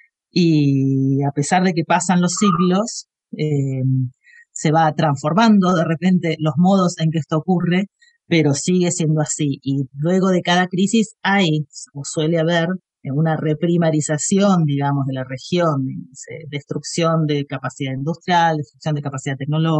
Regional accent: Buenos Aires, Argentina; soy de Buenos Aires, como casi todos y todas, que en un momento emigré hacia la provincia de Río Negro, que es en el norte de la Patagonia, vivo cerquita de la frontera con Chile.

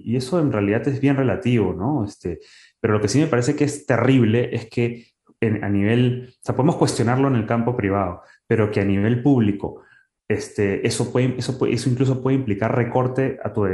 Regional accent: Peru; al menos en mi país, en Perú

